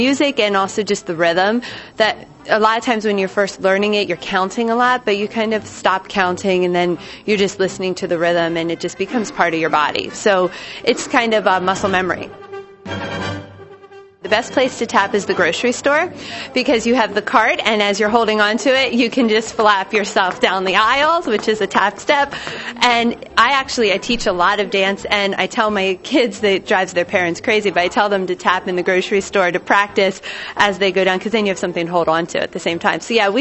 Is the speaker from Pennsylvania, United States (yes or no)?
yes; Pennsylvania, United States; I grew up in Pennsylvania, so that's not far from New York City